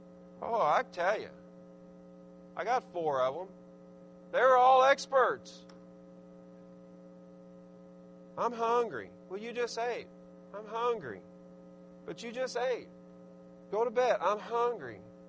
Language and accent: English; Arkansas, United States; I mean, and I'm from Arkansas.